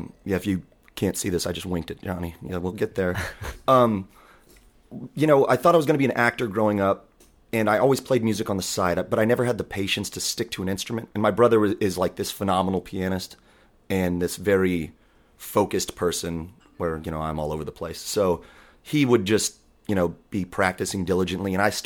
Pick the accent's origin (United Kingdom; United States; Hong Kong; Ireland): United States; Boerne, Texas; Yeah. Well, small town Texas boy.